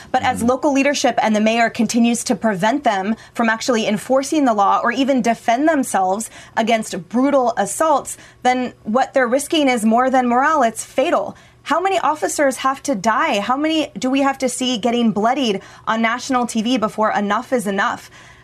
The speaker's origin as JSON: {"language": "English", "region": "West Coast", "country": "United States", "tie": "born or raised there", "lives_now": "Seattle, United States", "said": "And I grew up on the West Coast. I live in Seattle now"}